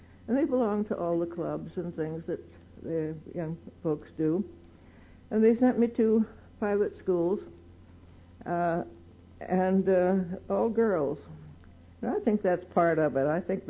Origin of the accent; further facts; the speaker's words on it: Dallas, Pennsylvania, United States; also born or lived in Kingston; I hail from Pennsylvania originally. The northeastern Pennsylvania. I was born in Kingston. And we lived later on in a little town called Dallas, Pennsylvania.